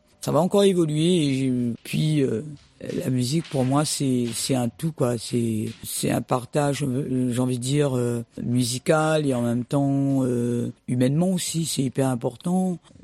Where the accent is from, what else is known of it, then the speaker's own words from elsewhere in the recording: Réunion; De l'île de la Réunion, exactement.